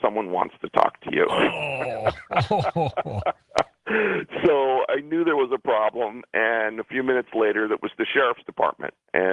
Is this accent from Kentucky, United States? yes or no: no; Hawaii, United States; a very dear friend of mine who I grew up with in Hawaii was living in the San Pedro area